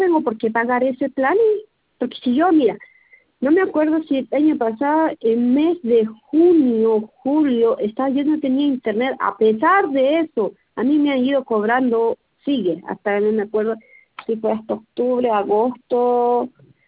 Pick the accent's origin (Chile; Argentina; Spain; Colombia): Chile; Calama, Antofagasta; Yo, por ejemplo, soy de Calama.